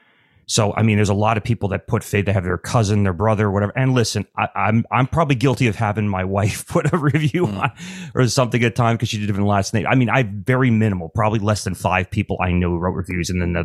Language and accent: English; Ireland; Because I'm Irish, I don't know, but it's still, that's what it is.